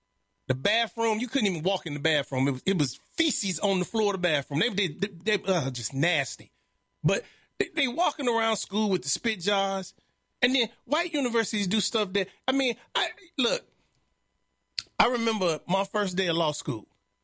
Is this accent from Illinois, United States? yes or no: yes; Chicago, Illinois, United States; Now, I'm from Chicago. Ain't no damn cows around Chicago.